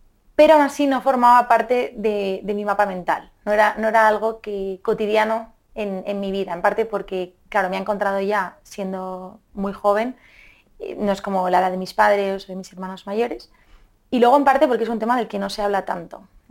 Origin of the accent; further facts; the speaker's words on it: Bilbao, Basque Country, Spain; yo soy de Bilbao, por tanto, en teoría he vivido en un contexto que ha sufrido la violencia de ETA durante muchos años.